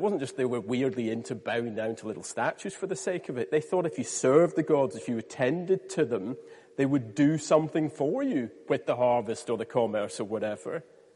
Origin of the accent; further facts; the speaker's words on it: Scotland, United Kingdom; I'm Scottish myself originally.